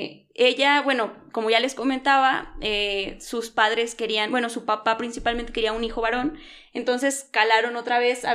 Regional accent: Monterrey, Nuevo León, Mexico; porque yo soy regia

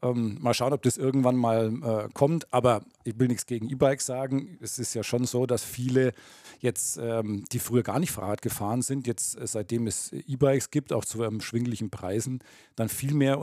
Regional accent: Großenseebach, Bavaria, Germany; Genau, also ich bin in Großen Seebach aufgewachsen, Nicht ganz so weit weg, jedenfalls im Landkreis Erlangen-Höchstadt.

